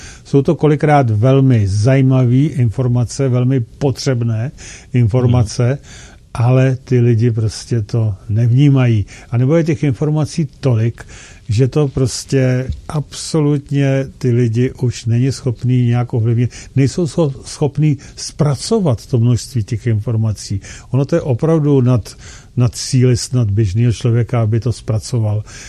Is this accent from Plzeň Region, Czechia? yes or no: yes; Plzeň, Plzeň Region, Czechia; akorát až na to tady u nás v Plzni.